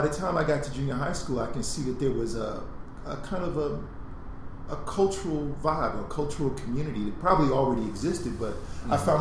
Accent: Brooklyn, New York, United States; also born or lived in Cleveland / Texas / Virginia; No, but actually I was born in Cleveland, Ohio, but my mother and myself moved to Brooklyn when I was about 5 years old.

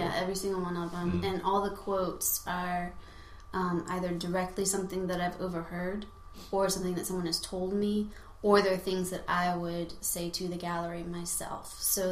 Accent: Knoxville, Tennessee, United States; Yeah, I am from Knoxville, Tennessee, and went to Guilford College in Greensboro, North Carolina

